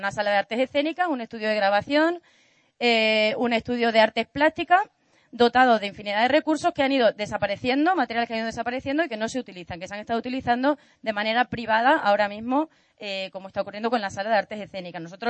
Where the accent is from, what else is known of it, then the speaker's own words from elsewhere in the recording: Extremadura, Spain; hubo un hecho histórico en mi tierra, que no somos un pueblo de mansos, que nos han contado toda la vida que los extremeños parece que vivimos en una siesta permanente